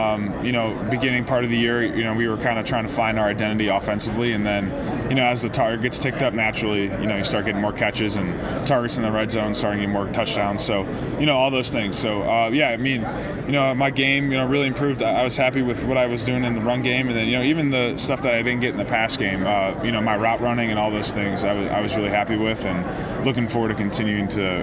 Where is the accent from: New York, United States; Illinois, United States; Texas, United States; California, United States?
Illinois, United States; Chicago; But, yeah, I mean, obviously I would love to be in Chicago. It's my hometown and, you know, my hometown team and all those things.